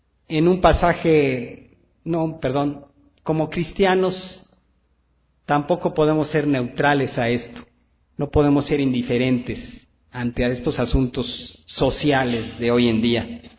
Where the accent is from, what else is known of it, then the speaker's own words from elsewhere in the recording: Mexico; como mexicanos oponernos a estas propuestas pervertidas.